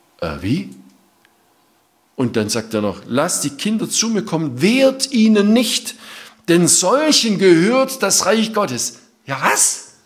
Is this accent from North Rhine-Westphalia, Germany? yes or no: no; Baden-Württemberg, Germany; bei uns im Schwabenland sagt man, der hat gelebt wie der Lump am Stecken, ja.